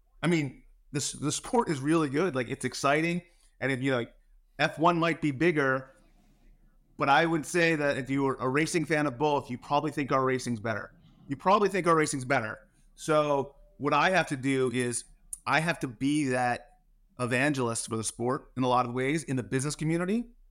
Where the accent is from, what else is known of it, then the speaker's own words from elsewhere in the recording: New Jersey, United States; I'm from New Jersey. I worked at the NBA. I worked in New York all my life.